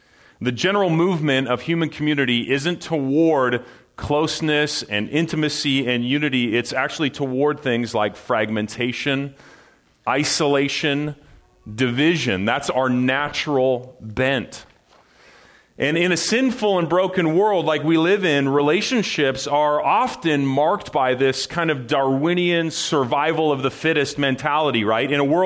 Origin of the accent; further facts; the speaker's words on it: Pacific Northwest, United States; I'm born and bred in the Northwest, and I think that most of us Northwesterners would never survive in the Midwest